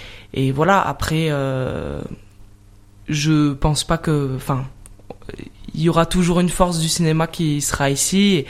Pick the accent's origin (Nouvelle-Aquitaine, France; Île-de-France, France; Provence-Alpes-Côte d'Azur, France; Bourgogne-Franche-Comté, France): Provence-Alpes-Côte d'Azur, France; Forcalquier; je viens de Forcalquier, et c'est vrai que j'ai un peu grandi avec les rencontres